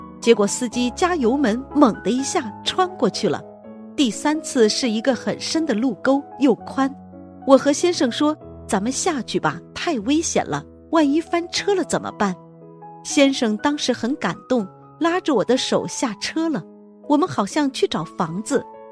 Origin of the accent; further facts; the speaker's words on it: Malaysia; now in Australia; 我是来自马来西亚的佛友，在澳洲生活五年了。